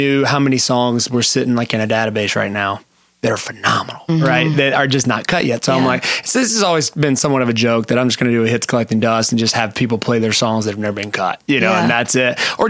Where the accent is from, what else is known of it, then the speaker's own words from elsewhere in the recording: Dothan, Alabama, United States; The big town of Dothan, Alabama.